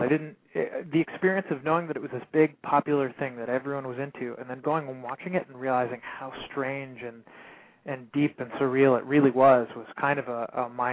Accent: Greenville, Delaware, United States; I grew up in Greenville, Delaware, which is about as boring as it sounds.

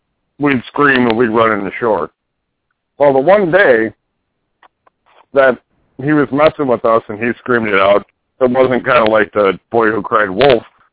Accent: Houston, Texas, United States; I grew up in Houston, and we used to go to Galveston all the time.

